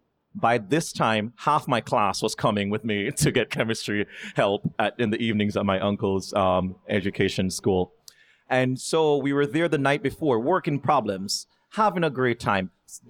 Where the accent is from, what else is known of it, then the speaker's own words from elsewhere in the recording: Jamaica; growing up in Jamaica, we were all told that education was our ticket out of poverty.